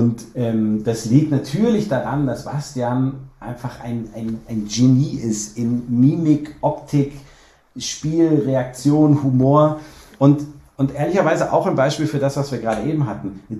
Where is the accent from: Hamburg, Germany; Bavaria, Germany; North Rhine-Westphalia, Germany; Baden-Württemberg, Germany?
North Rhine-Westphalia, Germany; Cologne; ich bin auch Kölner.